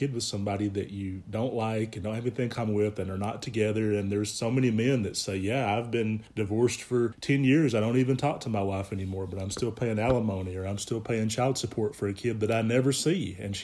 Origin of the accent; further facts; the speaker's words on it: Alabama, United States; felt very reminiscent to me of the social conservatives that I grew up with in Alabama.